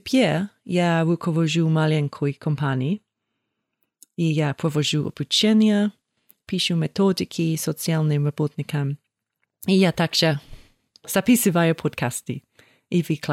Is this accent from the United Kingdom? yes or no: yes; England, United Kingdom; Russian is a second language; Я из Англии.